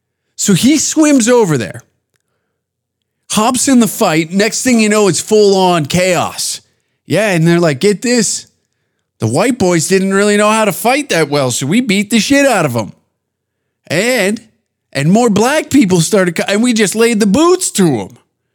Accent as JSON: {"language": "English", "country": "Canada", "said": "But as a Canadian, taking the outside perspective, looking, just zooming in and being like, well, as times have changed, haven't they?"}